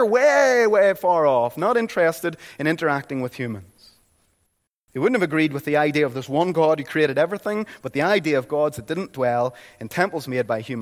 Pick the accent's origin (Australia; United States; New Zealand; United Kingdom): United Kingdom; Northern Ireland; I'm from Northern Ireland.